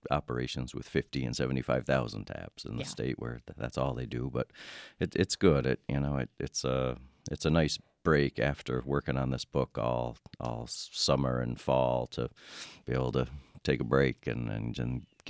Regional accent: Vermont, United States; we liked the idea of we're all from Vermont, we all live here.

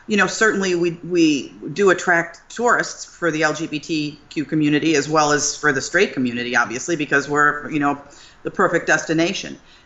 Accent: New York, United States; now in Key West, United States; Yeah, I grew up in Western New York, and I moved here from New York City.

